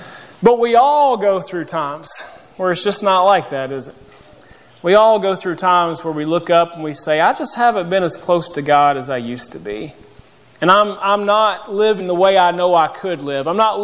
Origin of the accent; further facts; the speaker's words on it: Murfreesboro, Tennessee, United States; now in Memphis, United States; I grew up here in Murfreesboro, but I've been in Memphis, Tennessee the last 12 years.